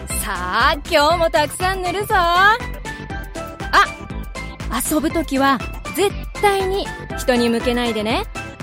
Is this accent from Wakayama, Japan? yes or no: no; Katsushika, Tokyo, Japan; 私は人情厚い下町葛飾区で生まれ育ち、今も大好きな家族と一緒に住んでいます。